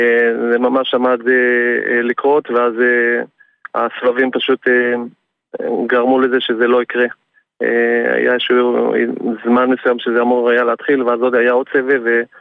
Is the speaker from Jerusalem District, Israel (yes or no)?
no; Netanya, Central District, Israel; אנחנו מנתניה. משפחה מנתניה.